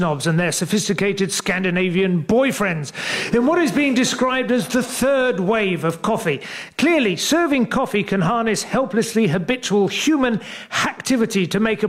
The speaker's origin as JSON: {"language": "English", "town": "St Albans", "region": "East of England", "country": "United Kingdom", "tie": "born or raised there", "said": "I grew up in St Albans, which is technically a cathedral city, but much more importantly, a market town."}